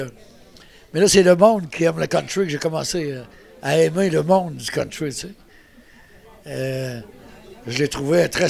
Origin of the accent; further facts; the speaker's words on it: Quebec, Canada; moi, chez moi, je suis gaspésien, alors ils ont toujours écouté que du country, mais francophone, québécois